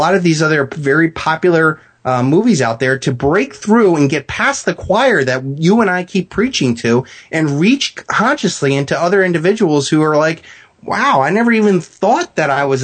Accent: Cleveland, Ohio, United States; I'm from Cleveland, and I come to find out that these guys, the producers, are from Cleveland.

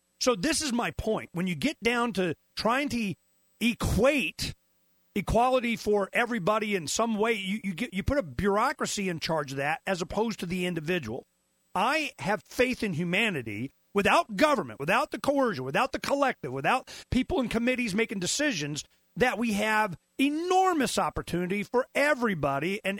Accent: the South, United States; is I grew up in the South. My father had a business in the South

